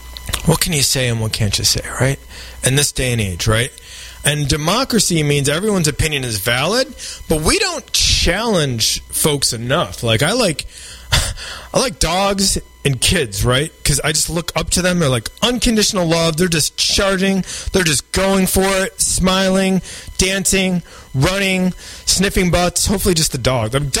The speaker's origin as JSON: {"language": "English", "region": "New York", "country": "United States", "tie": "born or raised there", "said": "I'm like a redneck. I grew up in Central New York."}